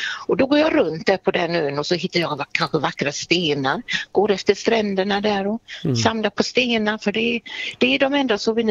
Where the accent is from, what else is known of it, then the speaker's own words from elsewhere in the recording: Gothenburg, Västra Götaland County, Sweden; now in Orust, Sweden; Ja, jag är inte från Orust. Jag är från Göteborg egentligen.